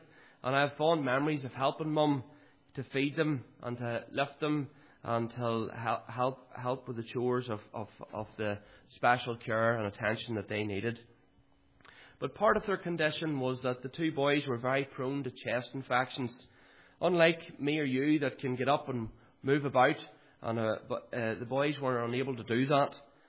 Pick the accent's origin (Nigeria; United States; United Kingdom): United Kingdom; Craigavon, Northern Ireland; born there; So I was born in Craigavon Area Hospital on the 29th of April, 1985